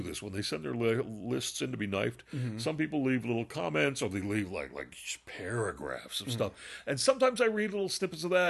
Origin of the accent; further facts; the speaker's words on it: Alabama, United States; now in Orlando, United States; However, moving out of my home state of Alabama and to Orlando, Florida last summer began a very eye-opening year.